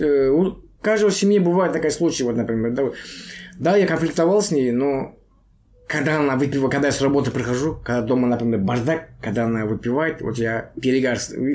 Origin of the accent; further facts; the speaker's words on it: Kentau, Turkestan Region, Kazakhstan; born there; moved away as an adult; now in Astana, Kazakhstan; Я вообще родился в Чемпинской области, сейчас Туркестанская область, город Кентау. С 2010 года живу в Астане. Приехал на заработок в Астану и здесь как бы там остался.